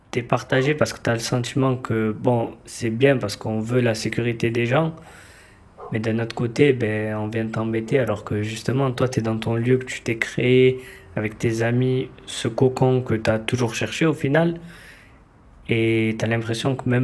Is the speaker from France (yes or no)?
yes; Pau, Nouvelle-Aquitaine, France; moi, de base, je suis né à Bagatelle. Je suis arrivé à Tabar-Bordelongue quand j'avais 1 an. Et j'ai toujours vécu là jusqu'à l'heure d'aujourd'hui.